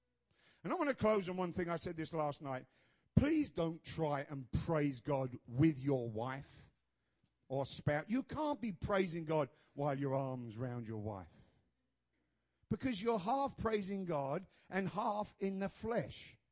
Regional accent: England, United Kingdom; born there; I was born in England. I'm reticent.

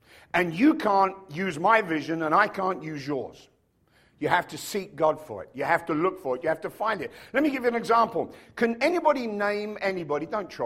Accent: London, United Kingdom; I was born and raised in London, and I had no vision.

